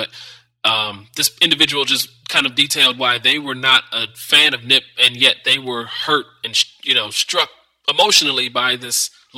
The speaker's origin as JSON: {"language": "English", "region": "Midwest", "country": "United States", "said": "We're from the Midwest. We didn't get out like that."}